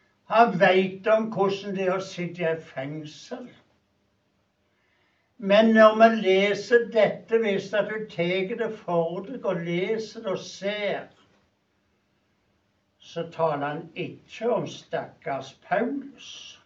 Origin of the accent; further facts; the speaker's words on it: Fiskå, Rogaland, Norway; Jeg er fra Fiskå nå. En times reise fra Stavanger.